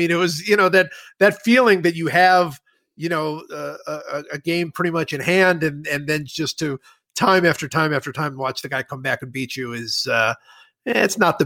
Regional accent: Cleveland, Ohio, United States; I grew up in Cleveland, and my father was very much of a chess player.

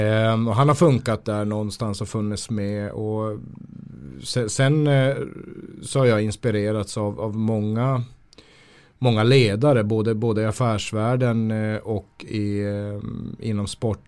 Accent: Luleå, Norrbotten County, Sweden; att jag är uppväxt i Luleå som är en stålverksstad där människor jobbar väldigt hårt för sitt uppehälle.

